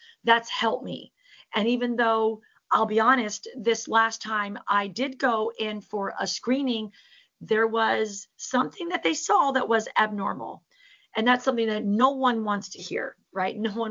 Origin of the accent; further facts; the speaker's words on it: Harrisburg, Pennsylvania, United States; I am from Harrisburg, Pennsylvania.